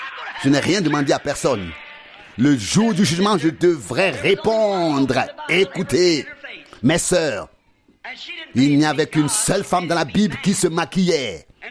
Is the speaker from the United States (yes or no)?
yes; United States; c'est mon modèle américain, c'est mon droit américain. Je sais, en tant qu'Américain, oui.